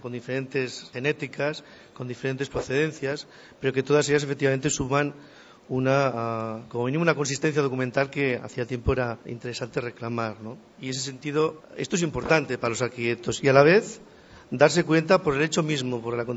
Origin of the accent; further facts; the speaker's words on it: Zaragoza, Aragon, Spain; Esto lo notamos como zaragozanos y lo notamos en nuestras arquitecturas.